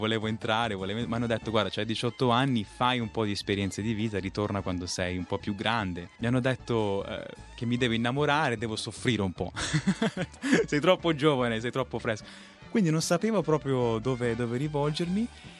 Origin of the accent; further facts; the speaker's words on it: Sicily, Italy; accent: Sicilian; potevo usare proprio il mio accento siciliano